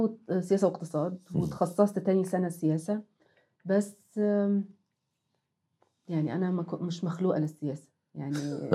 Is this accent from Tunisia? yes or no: no; Egypt; احنا عندنا في مصر كان نظام الثانوية العامة تدخل من سنة اولى ثانوي بتبتدي تقسم علمي او ادبي